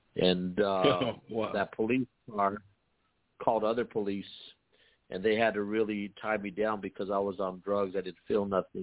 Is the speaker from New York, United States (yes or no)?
no; Watts, California, United States; also born or lived in Baldwin Park; I grew up in Watts, and we moved from Watts to Baldwin Park, California.